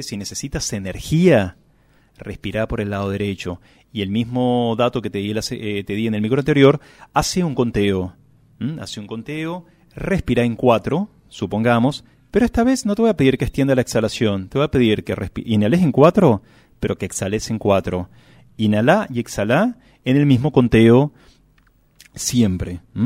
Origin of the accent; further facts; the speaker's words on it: San Javier, Córdoba, Argentina; soy de San Javier